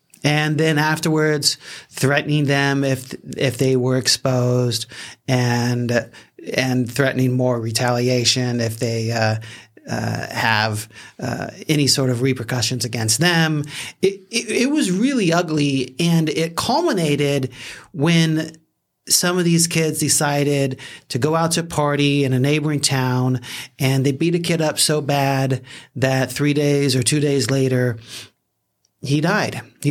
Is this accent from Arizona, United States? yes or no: yes; Gilbert, Arizona, United States; there's a story in my hometown, Gilbert, Arizona.